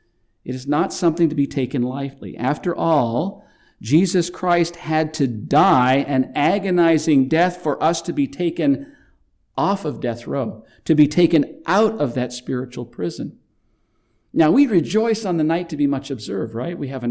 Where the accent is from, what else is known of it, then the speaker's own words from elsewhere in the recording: Canada; now in United States; my wife having grown up in Canada, and I grew up in Canada